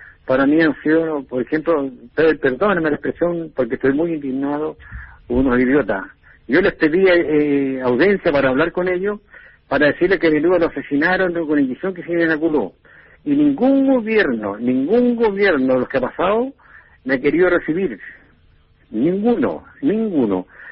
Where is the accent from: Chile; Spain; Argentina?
Chile; la prensa en mi país, como son de derecha todos, a mí nunca me recibieron la prensa en Chile